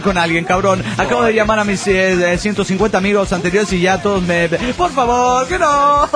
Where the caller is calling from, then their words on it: Tuluá, Valle del Cauca, Colombia; de Tuluá, Colombia.